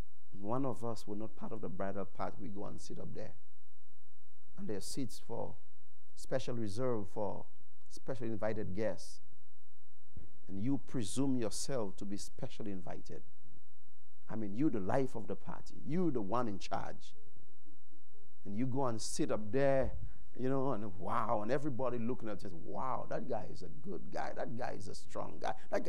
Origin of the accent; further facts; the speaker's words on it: China; moved away; You know, we're from China originally. And the Chinese have a wonderful way of humility.